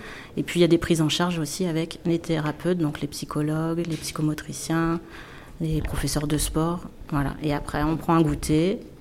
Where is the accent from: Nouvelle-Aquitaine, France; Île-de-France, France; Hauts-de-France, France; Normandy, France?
Nouvelle-Aquitaine, France; Angoulême; j'ai 42 ans et je viens d'Angoulême.